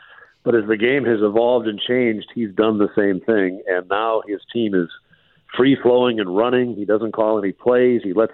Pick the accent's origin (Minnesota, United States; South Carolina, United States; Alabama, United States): Minnesota, United States; Minneapolis; when I was growing up in Minneapolis, you know, you could hear it at night.